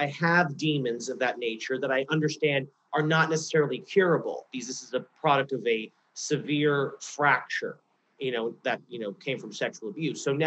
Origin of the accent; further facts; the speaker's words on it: Lafayette, Louisiana, United States; My trauma is I am from Lafayette, Louisiana, come from a very highly conservative, super, we don't talk about anything kind of place.